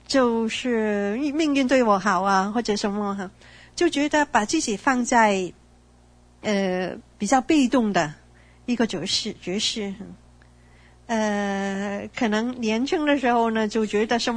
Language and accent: Chinese; Macau; born there; 我是在澳门出生